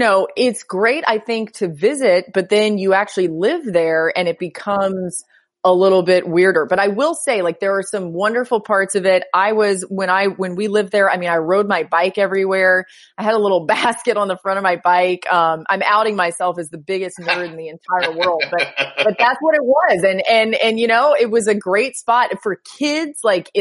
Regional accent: Atlanta, Georgia, United States; born there; also born or lived in Celebration, United States; Okay, so I was born in Atlanta, but I did live in Celebration, Florida for a while

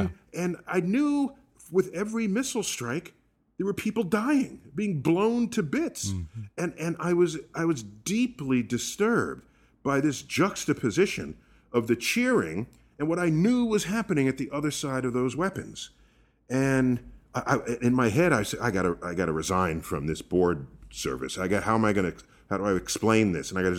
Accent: New York City, New York, United States; Right, because I grew up in New York City. It's a liberal voting environment.

